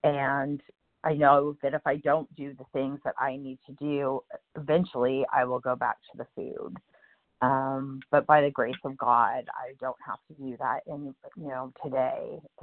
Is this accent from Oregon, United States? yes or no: no; San Francisco Bay Area, California, United States; I'm from the San Francisco Bay Area, California.